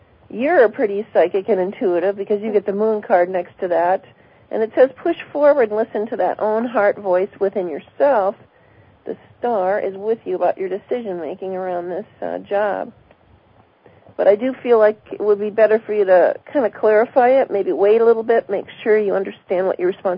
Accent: Indiana, United States; Say hi to Indiana for me. That's my home state.

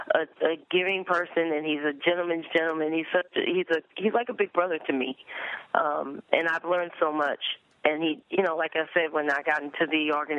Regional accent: New York, United States; I'm like, I'm from New York. Of course I have a coat.

